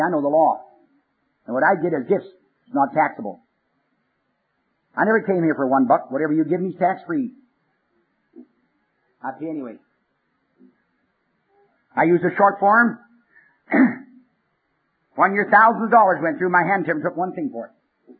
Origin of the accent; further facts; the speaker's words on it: Western Canada, Canada; I'm Western Canadian.